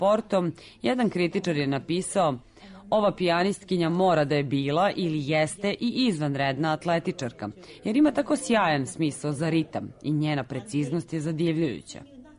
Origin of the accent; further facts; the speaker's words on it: Japan; Serbian is a second language; s obzirom na to da ja potičem iz Japana